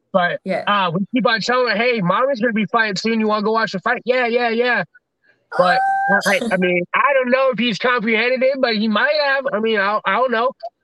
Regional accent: Waterloo, Iowa, United States; now in Des Moines, United States; He's from Marshalltown. I'm from Waterloo, so we're right there next to each other. I live in Des Moines, so we're right next to each other.

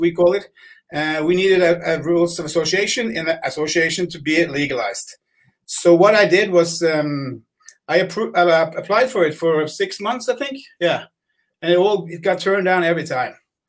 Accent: Norway; English is a second language; I'm from Norway.

